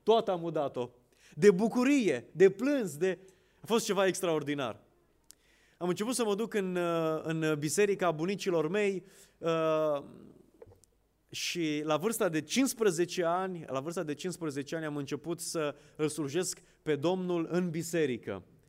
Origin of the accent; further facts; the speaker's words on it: Reșița, Caraș-Severin, Romania; born there; m-am născut în Reșița, amândoi părinții mei se trag din Moldova, mama din Botoșani, tata din Iași. Eu m-am născut în Reșița